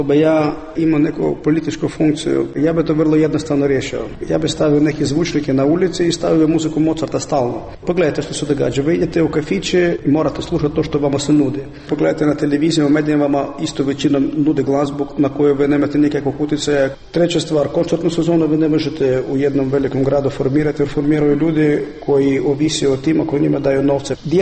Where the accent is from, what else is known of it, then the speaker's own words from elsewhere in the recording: Ukraine; also born or lived in Russia; ja ne mogu biti objektivno jer sam Ukrajinac. Treće, ja sam odrasao u Rusiji